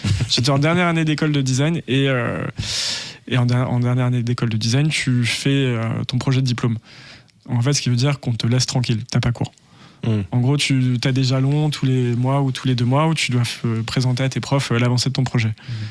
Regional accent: Annecy, Auvergne-Rhône-Alpes, France; En fait, j'ai grandi à Annecy, une petite ville dans les Alpes, où on parle pas vraiment de musique, tu vois.

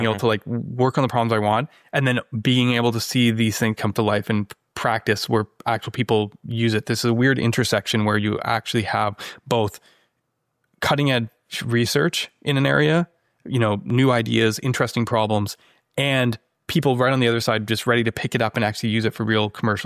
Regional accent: Canada; now in San Jose, United States; We're from Canada, but we moved to San Jose because of eBay

